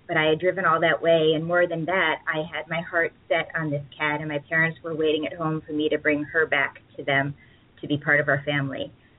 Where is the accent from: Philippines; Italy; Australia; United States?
United States; Ohio; It was very much an idyllic childhood, a quintessential middle American childhood. I grew up in Ohio.